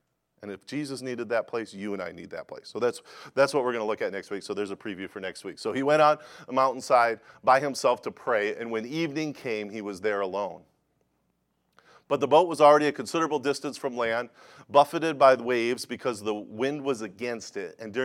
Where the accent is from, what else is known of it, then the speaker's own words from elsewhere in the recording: Ellendale, North Dakota, United States; growing up in Ellendale, North Dakota, the only thing we had to do in town, there was only like 1,500 people in this town.